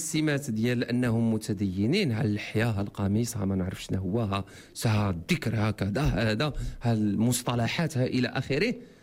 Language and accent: Arabic; Casablanca, Casablanca-Settat, Morocco; also born or lived in Fes; أنا ابن مدينة الدار البيضاء، نشأت في مدينة الدار البيضاء